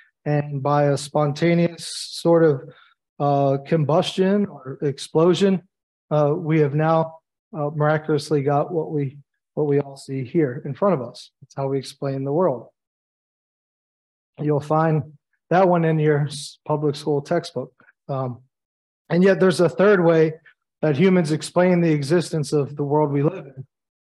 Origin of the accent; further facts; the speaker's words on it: Baltimore, Maryland, United States; So, you know, I went, okay, well, you know, I'm from Baltimore.